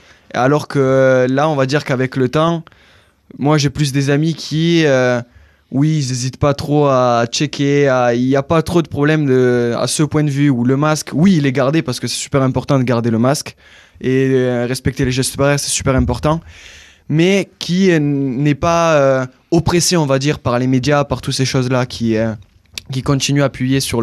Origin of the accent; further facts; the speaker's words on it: Italy; En plus, je suis italien, donc parler avec les mains, les gestes, on se tapote les épaules, tout ça.